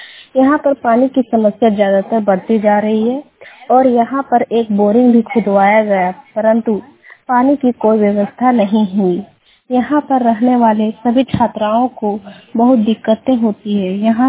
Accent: Gola, Jharkhand, India; मैं गोला प्रखंड की रहने वाली हूँ।

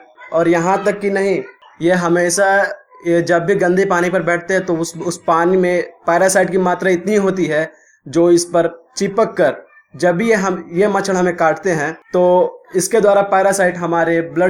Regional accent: Haveli Kharagpur, Bihar, India; मैं संत टोला हवेली खड़गपुर का निवासी हूँ।

